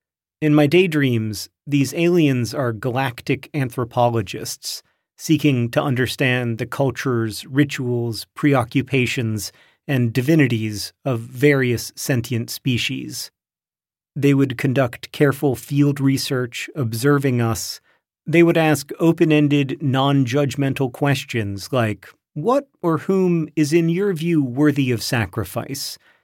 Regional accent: Indiana, United States; If you've ever driven through my home state of Indiana, you've seen mile after mile of cornfields.

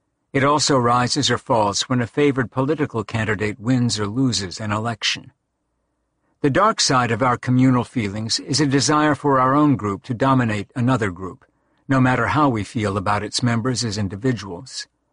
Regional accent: Canada; now in United States; As a Canadian expatriate in New England, I get to feel good twice.

